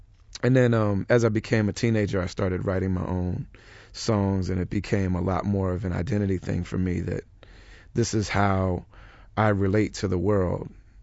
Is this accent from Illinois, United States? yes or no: no; Michigan, United States; also born or lived in Madison, Wisconsin; I was born in Madison, Wisconsin, and I moved away from there when I was a little kid. I don't really remember living there. And then I lived in little towns throughout Michigan.